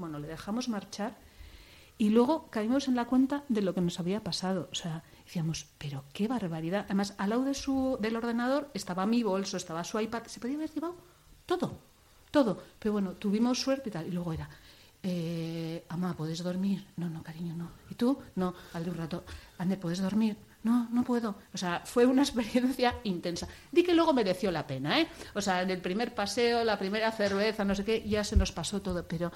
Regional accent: Bilbao, Basque Country, Spain; Fíjate cómo somos los los de Bilbao que pensamos que todos somos de Bilbao.

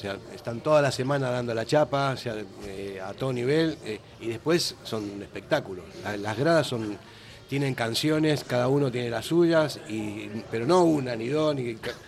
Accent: Argentina; soy argentino.

